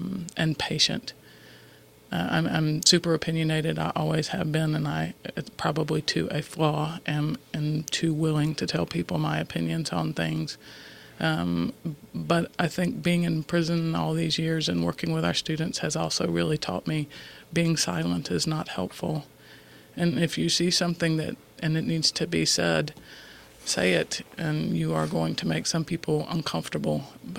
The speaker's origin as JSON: {"language": "English", "town": "Waverly", "region": "Alabama", "country": "United States", "tie": "born or raised there", "said": "You know, when I was growing up in Waverly and in Alabama, I was aware on a kid level understanding of racism."}